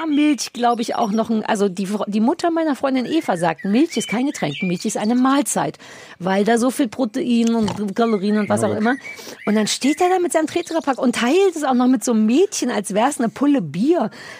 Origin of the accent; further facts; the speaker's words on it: East Berlin, Berlin, Germany; Denn aber, ich bin ja in Ost-Berlin groß geworden.